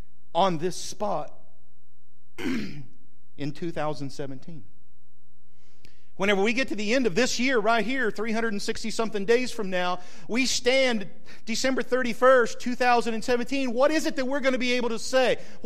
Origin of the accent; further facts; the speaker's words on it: Carrizozo, New Mexico, United States; As many of y'all know, I grew up in Carrizozo, New Mexico.